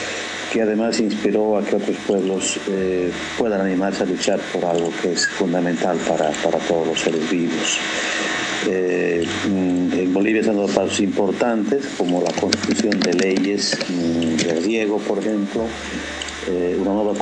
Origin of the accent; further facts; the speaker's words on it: Ecuador; no solamente como pueblo ecuatoriano, sino con muchos pueblos de otras partes del mundo